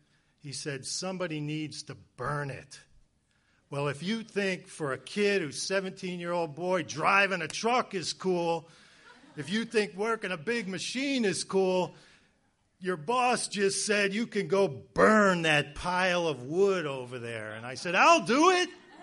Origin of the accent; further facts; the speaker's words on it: Berkeley, Illinois, United States; I grew up out in Berkeley, Illinois, outside of Chicago, and I needed a job. I was a 17-year-old kid.